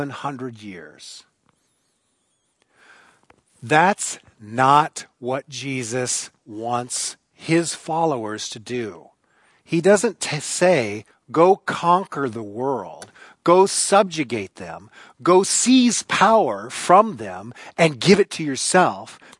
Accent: United States; I'm still an American. I'm still white. I'm still middle-aged.

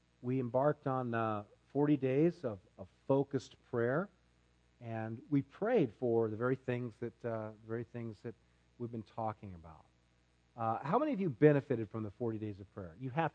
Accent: Newton, Iowa, United States; Scott graduated from Newton, Iowa, my hometown, in 1980.

